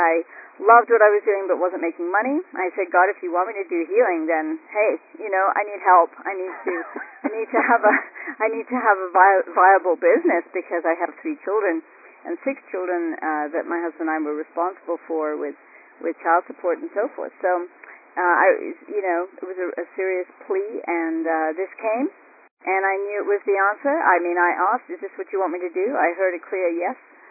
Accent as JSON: {"language": "English", "region": "England", "country": "United Kingdom", "lives_now": "Boulder, United States", "said": "So it's a gorgeous day here in Boulder, Colorado. I come from England."}